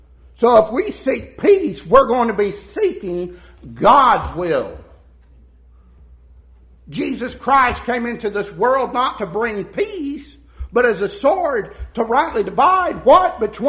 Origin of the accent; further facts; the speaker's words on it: Roswell, Georgia, United States; I could run off to another state and stay away from people I've known in this area where I grew up. I grew up right here in Roswell, Georgia.